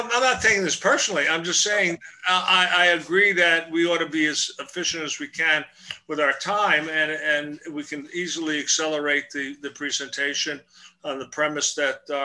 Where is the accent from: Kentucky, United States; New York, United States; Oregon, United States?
New York, United States; Brooklyn; And just remember, I'm from Brooklyn, so you cannot insult me.